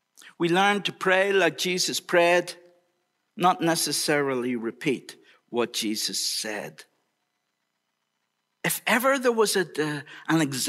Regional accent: Ireland; We're just going to choose one because I'm from Ireland.

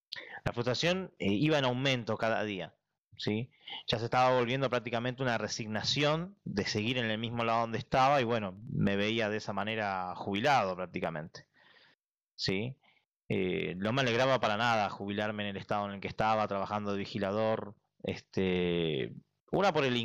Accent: Argentina; ¿sí? Yo tengo 33 años, soy de Argentina

